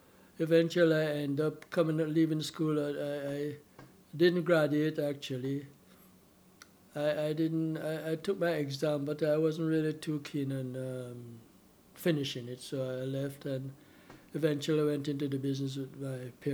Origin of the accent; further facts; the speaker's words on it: Kingston, Jamaica; born there; I was born in Kingston, Jamaica, West Indies, on June the 4th, 1938.